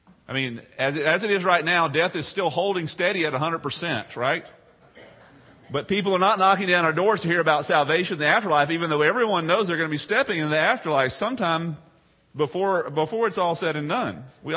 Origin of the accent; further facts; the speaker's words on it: Texas, United States; I grew up in East Texas, on the border of Louisiana, in the Piney Woods. I grew up in a town very similar to Port Isabel as far as size, as far as location, on the bay, on a river, lots of water everywhere.